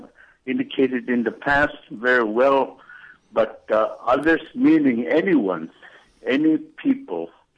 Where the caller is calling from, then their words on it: Anchorage, Alaska, United States; I'm calling from Anchorage.